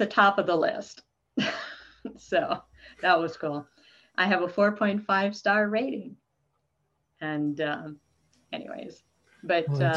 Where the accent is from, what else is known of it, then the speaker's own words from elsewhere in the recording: New York, United States; I grew up in New York State with six brothers. I was the only girl.